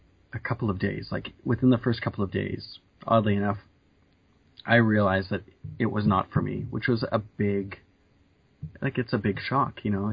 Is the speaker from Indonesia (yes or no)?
no; Canada; I'm from Canada.